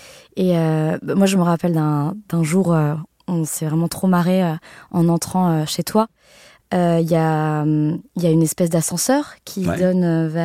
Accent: Lille, Hauts-de-France, France; Ce sera l'occasion de parler de la cuisine du Nord, puisque je suis née et j'ai grandi à Lille.

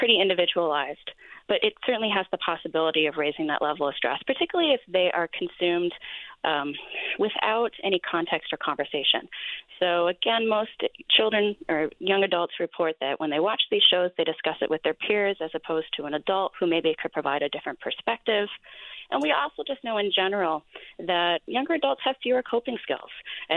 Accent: Midwest, United States; when I was in school from the Midwest, we practiced tornado drills

